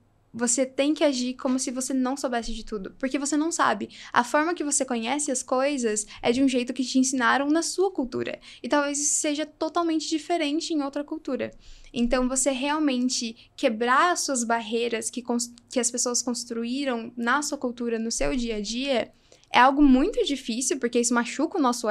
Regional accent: Brazil; Sim, eu sou do Brasil.

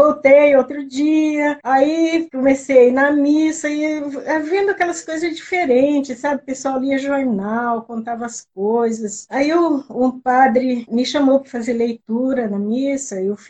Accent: Tupã, São Paulo, Brazil; eu sou também do interior, da Alta Paulista, uma cidade chamada Tupã. A gente morava na periferia da periferia da periferia.

